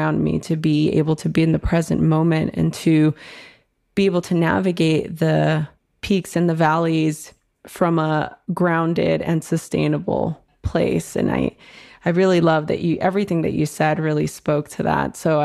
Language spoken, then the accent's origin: English; Los Angeles, California, United States; growing up in East LA, growing up in a gang-riddled environment